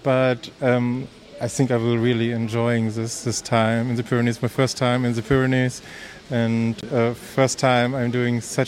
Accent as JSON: {"language": "English", "region": "Hamburg", "country": "Germany", "second_language": "English", "said": "but I came from Hamburg, a lot of flat riding."}